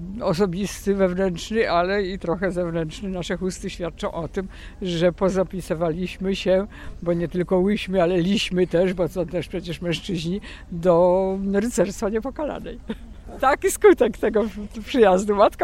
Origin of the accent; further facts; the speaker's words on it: Pelplin, Pomeranian Voivodeship, Poland